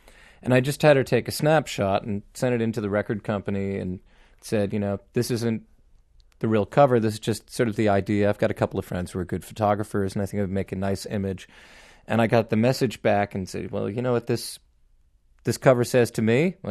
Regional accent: East Coast, United States; I grew up on the East Coast

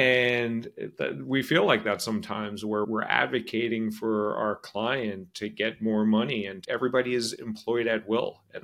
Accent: Brooklyn, New York, United States; I grew up in Brooklyn, as you mentioned. I'm first generation college student.

